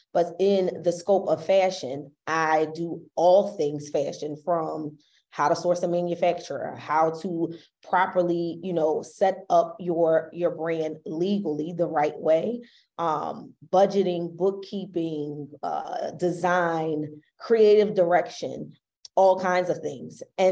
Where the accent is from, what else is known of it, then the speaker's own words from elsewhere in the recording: Philadelphia, Pennsylvania, United States; We're both from Philly, but we did not know each other at all.